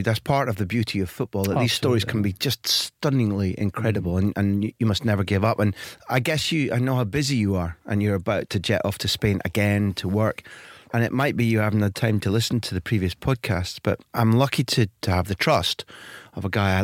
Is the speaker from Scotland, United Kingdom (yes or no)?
yes; Scotland, United Kingdom; Do you remember the four teams? My accent's a clue to one